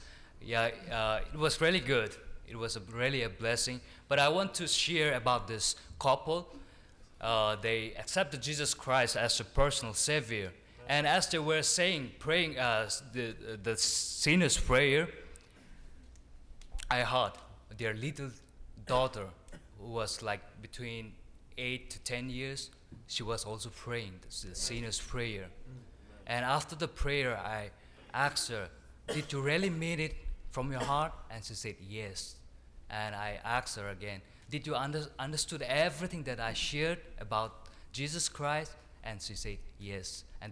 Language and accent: English; India; I'm from India.